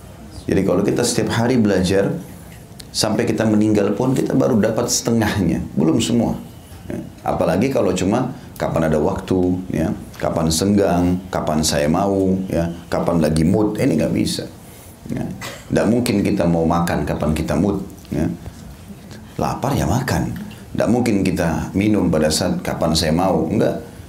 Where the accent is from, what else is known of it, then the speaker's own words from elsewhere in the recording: Indonesia; born there; Saya lahir di Indonesia, inilah tempat terbaik buat saya.